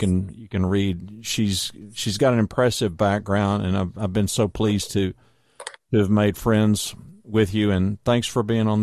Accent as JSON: {"language": "English", "region": "Louisiana", "country": "United States", "tie": "born or raised there", "also_born_or_lived": "Oklahoma", "lives_now": "Texas, United States", "said": "I was born in Oklahoma, mostly grew up in Louisiana, and I've lived the last 30 years in Texas."}